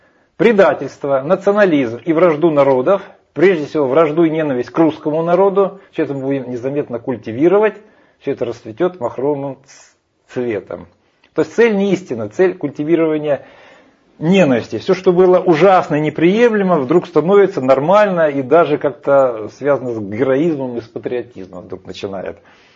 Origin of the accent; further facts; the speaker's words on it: Urals, Russia; Урал, например. Вот я как раз с Урала был.